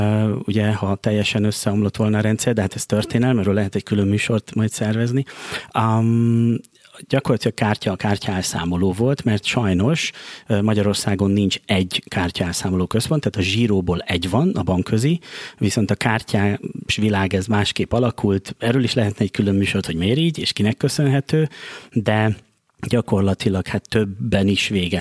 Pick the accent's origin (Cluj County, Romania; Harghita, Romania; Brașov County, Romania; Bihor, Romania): Bihor, Romania; Oradea; akkor ez még Nagyváradon volt, amikor az osztályfőnököm egy ZX81-et behozott az osztályba